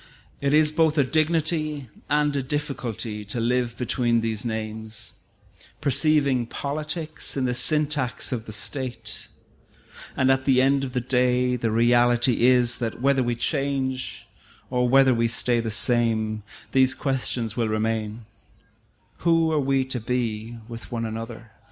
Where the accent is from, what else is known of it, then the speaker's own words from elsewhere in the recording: Cork, Munster, Ireland; also born or lived in Dublin / Switzerland / Australia / Uganda; now in Belfast, United Kingdom; And I grew up in Cork and then travelled around the place. I had a kind of a nomadic decade where I lived for a bit in Dublin and then Switzerland and Australia and Uganda and the Philippines